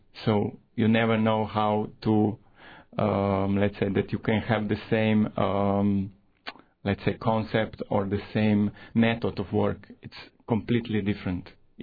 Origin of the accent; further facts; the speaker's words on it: Slovenia; English is a second language; I'm coming from Slovenia, Europe. It's a small country, 2 million people.